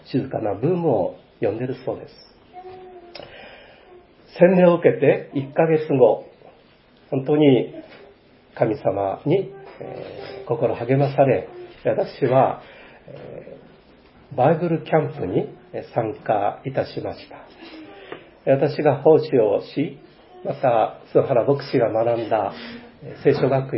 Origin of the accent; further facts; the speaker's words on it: Niigata, Japan; 私はこの生まれ育った新潟県、この北陸地方で生涯あなたに仕えていきたいです。